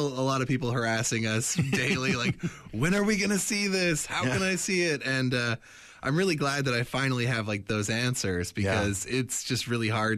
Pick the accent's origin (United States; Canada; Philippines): Canada; Port Moody, British Columbia; Well, when I was growing up in Port Moody, I was making films as like a 10-year-old, 12-year-old kid.